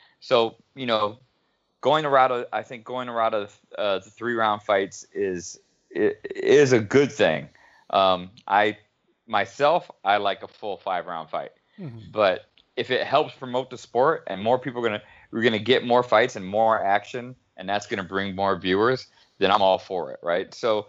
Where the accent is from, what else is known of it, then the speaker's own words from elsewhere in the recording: Boston, Massachusetts, United States; I never once fought in Boston, which was my hometown.